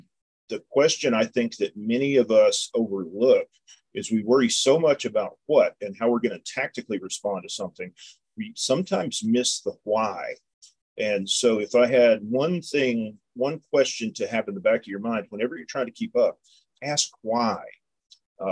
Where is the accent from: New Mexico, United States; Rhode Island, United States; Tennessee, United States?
Tennessee, United States; Knoxville; I'm from Knoxville, Tennessee.